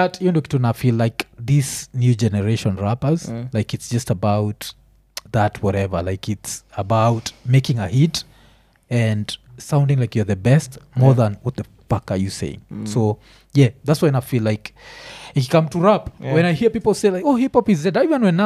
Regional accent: Illinois, United States; I come from Illinois.

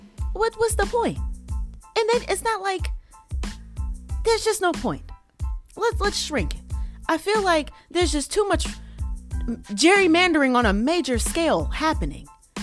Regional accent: Atlanta, Georgia, United States; I have run into a plethora of people. I'd be like, oh, I'm from Atlanta.

